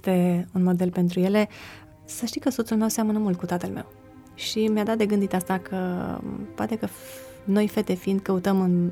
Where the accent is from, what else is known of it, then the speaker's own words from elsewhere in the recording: Bucovina, Romania; nu gătesc cel mai bine de pe lumea asta, cu toate că vin din Bucovina